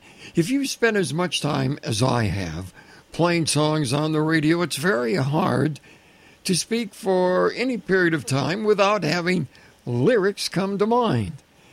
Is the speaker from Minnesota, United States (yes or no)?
yes; Minneapolis, Minnesota, United States; born there; I was born in Minneapolis, Minnesota, September 19th, 1935.